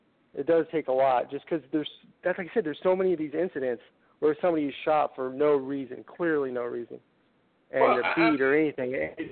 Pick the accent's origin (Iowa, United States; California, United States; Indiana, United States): California, United States; Dude, I'm from California, right? So, like, the Confederate flag is, like, it's in the history books.